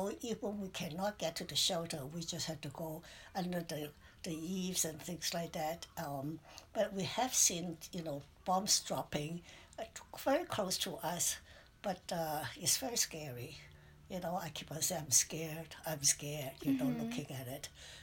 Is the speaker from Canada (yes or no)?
no; Hong Kong; born there; I was born in China, Hong Kong.